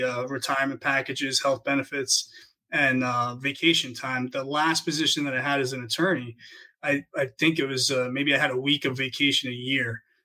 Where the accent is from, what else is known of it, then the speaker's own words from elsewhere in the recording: New York City, New York, United States; also born or lived in New Jersey; I'm originally from New York City. I grew up, born and raised in the Bronx, New York. My family eventually moved into the suburbs of New Jersey, where I went to high school.